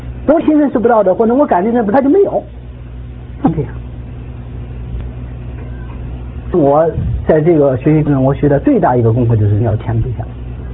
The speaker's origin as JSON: {"language": "Chinese", "country": "China", "said": "我是中国人"}